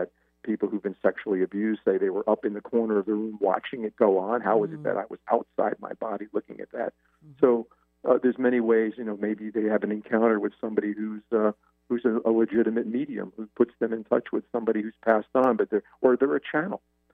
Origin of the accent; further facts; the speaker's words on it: United States; my identity as a male, as an Italian male, as an American.